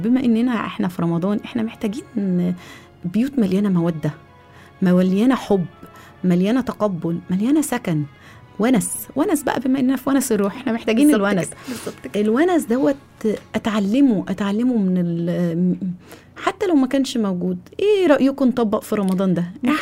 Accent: Egypt; انت عارفه بقى عندنا في مصر او في البلد العربيه كلها

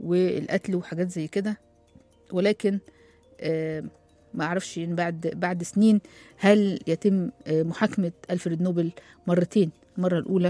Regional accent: Egypt; طبعا إحنا عندنا في مصر بنفخر

